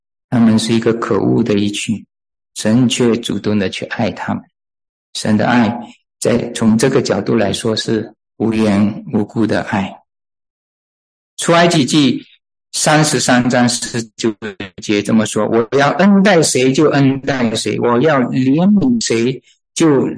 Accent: China; 这个我们中国人是做不来的

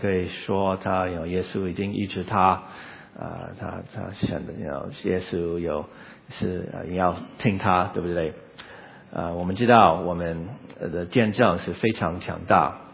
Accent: United States; 我是在美国长大，在美国出生长大，在这个 suburb 跟一个 ABC

